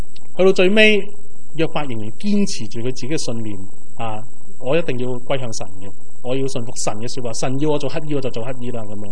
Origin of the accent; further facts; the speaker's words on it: China; 饼就系好似我哋中国人咁样嘅饭咁样啦